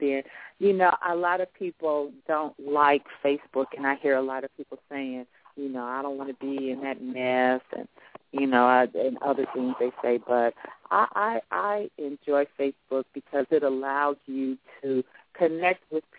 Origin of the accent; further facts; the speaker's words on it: Chicago, Illinois, United States; My hometown is Chicago, and we were attending the same church